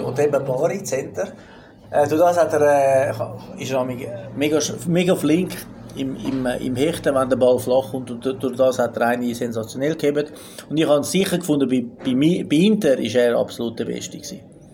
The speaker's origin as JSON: {"language": "German", "country": "Italy", "said": "Soll ich dir zeigen nachher als Italiener, wie man das macht?"}